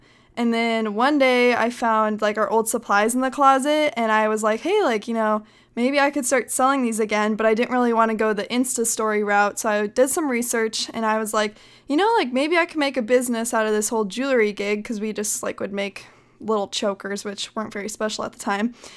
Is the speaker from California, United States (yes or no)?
no; Minnesota, United States; So I'm from Minnesota and I road tripped out to Colorado where I go to college.